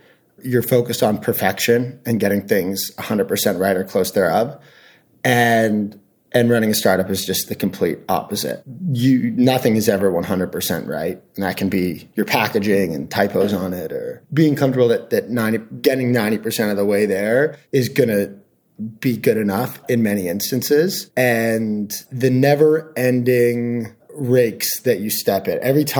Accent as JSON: {"language": "English", "country": "Canada", "said": "I'm from Canada originally"}